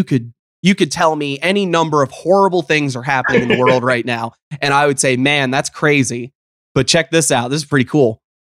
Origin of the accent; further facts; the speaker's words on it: the South, United States; Especially, you know, I grew up in the South, so we have lots of that where you go up north for a little while and you hear something like, why do you accent the word like that?